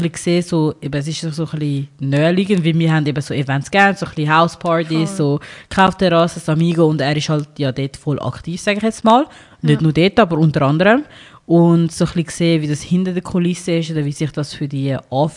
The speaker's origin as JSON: {"language": "German", "region": "Zurich", "country": "Switzerland", "said": "vor allem eben ich als Zürcherin"}